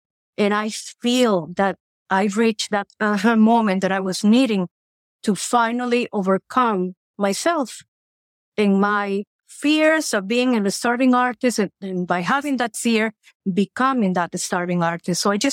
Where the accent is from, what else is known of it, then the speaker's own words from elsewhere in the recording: Costa Rica; now in Tennessee, United States; I'm originally from Costa Rica.